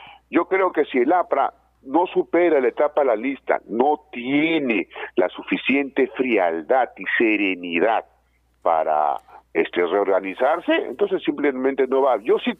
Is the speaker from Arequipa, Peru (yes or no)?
no; Cusco, Peru; como en mi tierra, en el Cusco